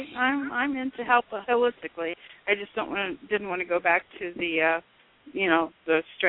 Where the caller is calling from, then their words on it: California, United States; California.